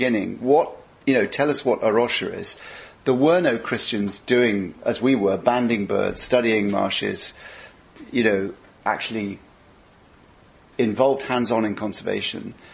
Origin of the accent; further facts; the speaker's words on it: United Kingdom; I bring tonight, as you can probably guess, the lens of being Brit, so you're going to have to forgive me for a number of things